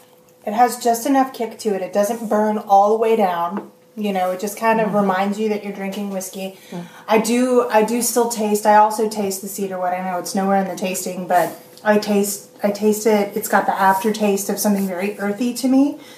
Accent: Atlanta, Georgia, United States; I'm from Atlanta, Georgia.

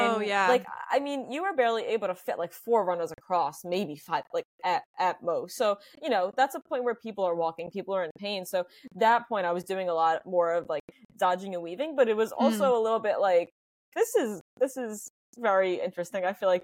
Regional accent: New York, United States; and also growing up in New York, it just adds that extra element of something that's just like special.

